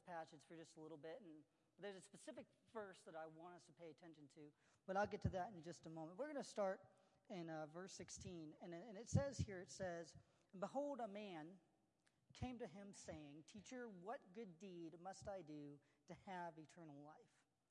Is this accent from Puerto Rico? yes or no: no; India; born there; I was born in India, and I was born with a leg deficiency that caused my legs not to fully grow out.